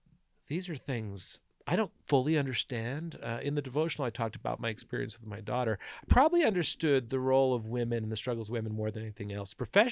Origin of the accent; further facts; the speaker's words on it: Utah, United States; I'm sorry, I'm from Southern Utah, so my language is a little salty sometimes.